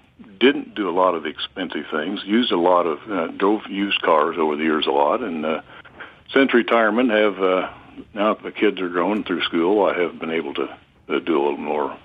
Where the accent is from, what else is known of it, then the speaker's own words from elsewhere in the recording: Minneapolis, Minnesota, United States; now in Des Moines, United States; I grew up in Minneapolis, and I realize, in northeast Missouri, and have been a Des Moines school teacher all my life.